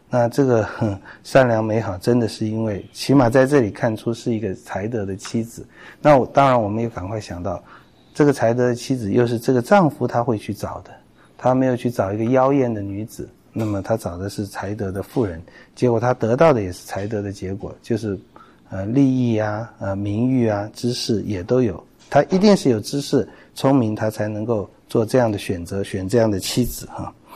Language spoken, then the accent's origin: Chinese; China; 我不觉得我们中国人，我们是工作狂是一件好事